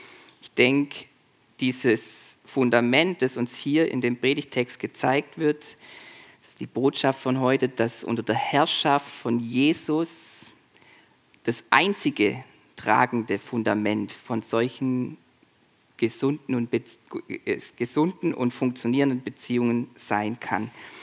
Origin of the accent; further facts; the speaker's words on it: Swabia, Germany; ja, ich bin kein Deutscher, ich bin Schwabe